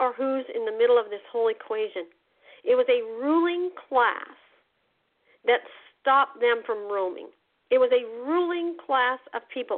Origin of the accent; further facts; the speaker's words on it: Wyoming, United States; I grew up in the West. I grew up in Wyoming, right by the states.